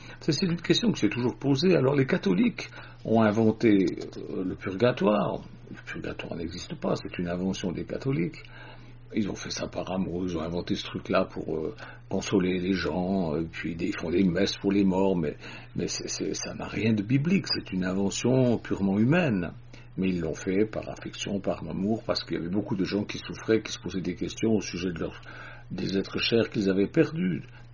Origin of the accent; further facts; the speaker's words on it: Switzerland; J'avais 18 ans et je me rappelle toujours, c'était chez moi en Suisse, à Chèvre, dans notre villa.